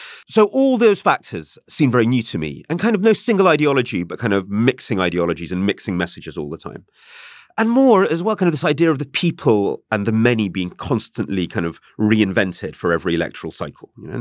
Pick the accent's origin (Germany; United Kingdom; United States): United Kingdom; England; I'm English, but with a Russian name.